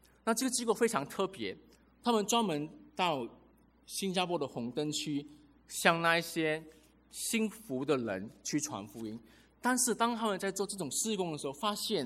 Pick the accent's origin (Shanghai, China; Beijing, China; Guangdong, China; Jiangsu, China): Guangdong, China; 我们广东话叫“爬托”啊